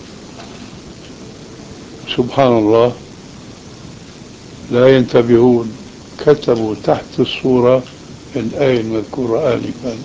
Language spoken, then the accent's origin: Arabic; Syria; وكان هذا كما يقولون عندنا في سوريا وش الضيف